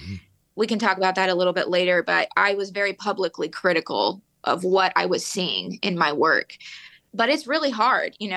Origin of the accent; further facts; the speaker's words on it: Houston, Texas, United States; Like you mentioned … I was born and raised in Houston, Texas.